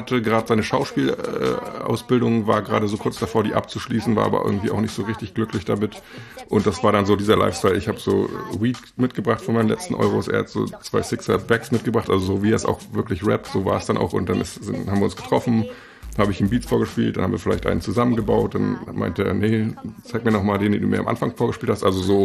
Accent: Rostock, Mecklenburg-Vorpommern, Germany; Also wir sind alles Rostocker, genau.

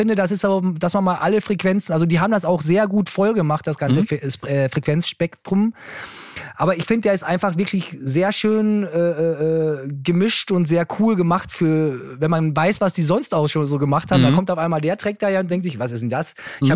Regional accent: Austria; Ich bin ja Niki Lauda-Fan als Österreicher.

